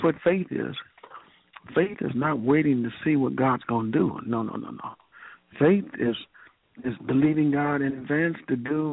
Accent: Texas, United States; I came from Texas. He brought me.

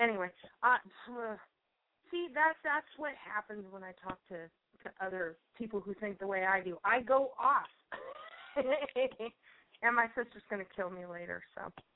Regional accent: the South, United States; Sorry, I'm from the South.

